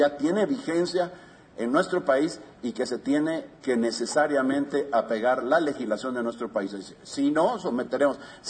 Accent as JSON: {"language": "Spanish", "region": "Veracruz", "country": "Mexico", "tie": "born there", "said": "Yo soy mexicano, nacido en Veracruz."}